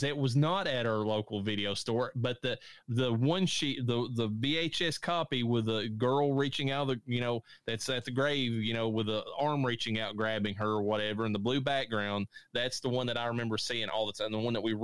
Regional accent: Kentucky, United States; I'm from Eastern Kentucky, from Appalachia.

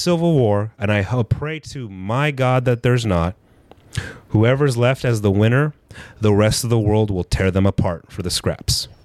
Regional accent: United States; I'm an American. I don't believe in kings.

